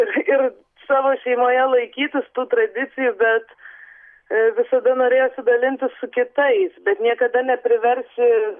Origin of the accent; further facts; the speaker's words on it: Vilnius, Vilnius County, Lithuania; mes esam gimę ir užaugę Vilniuje arba prie Vilniaus.